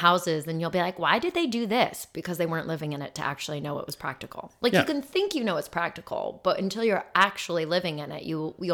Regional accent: Phoenix, Arizona, United States; I grew up in Phoenix.

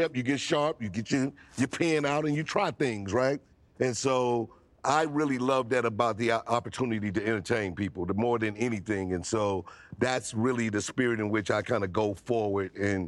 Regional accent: Caruthersville, Missouri, United States; Yeah, I'm from Caruthersville.

